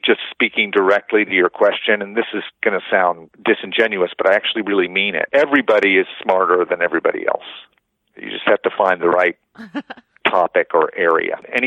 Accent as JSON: {"language": "English", "region": "Oklahoma", "country": "United States", "said": "But since I have this name and I'm from Oklahoma and I play these roles"}